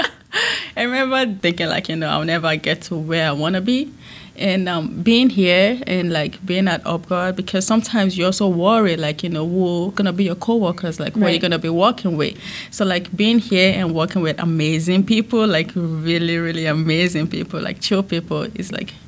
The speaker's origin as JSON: {"language": "English", "country": "Nigeria", "moved": "yes", "said": "when I moved there from Nigeria, I studied computer information system."}